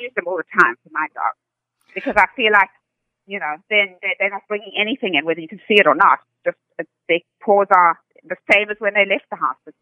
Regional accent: South Africa; when I was brought up in South Africa, my mother was my late mom was a very famous fashion designer in South Africa. So I was brought up in the fashion world and exposed to all of that.

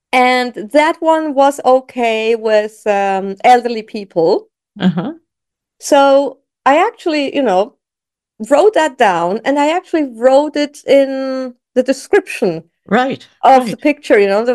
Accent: Switzerland; look, I'm from Switzerland.

